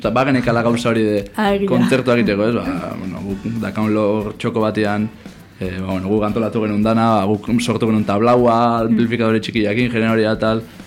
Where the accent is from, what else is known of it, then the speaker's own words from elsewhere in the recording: Zarautz, Basque Country, Spain; ni zarauztarra naiz eta beste hirurak Oriokoak